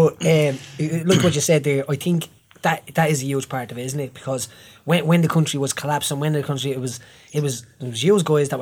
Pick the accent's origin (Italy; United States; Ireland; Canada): Ireland; we have the pound for pound best nurses in the world. I think as Irish citizens are compassionate in any way.